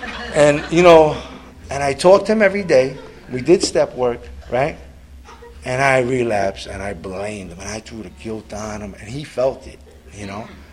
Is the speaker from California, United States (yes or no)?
no; New York, United States; I'm from New York, I'll be going down and all of this stuff.